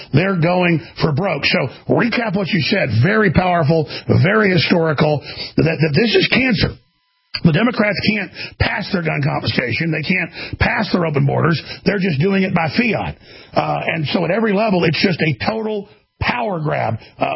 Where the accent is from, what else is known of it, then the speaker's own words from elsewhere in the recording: United States; just at an instinctive level as an American, as just a father, as a businessman, as a journalist